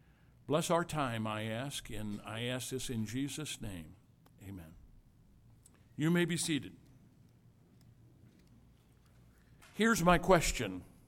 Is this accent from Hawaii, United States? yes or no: no; Illinois, United States; When I was a boy growing up in Southern Illinois, I grew up very close to Southern Illinois University.